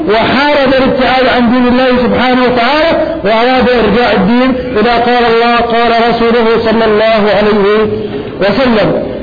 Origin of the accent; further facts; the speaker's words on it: Najd, Saudi Arabia; كان يسمى في بلادي نجد